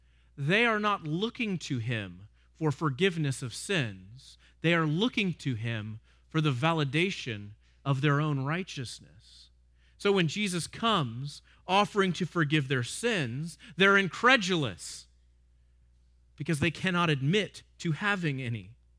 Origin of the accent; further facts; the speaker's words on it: Texas, United States; I'm from Texas. You might have heard. I'm a fan of tortillas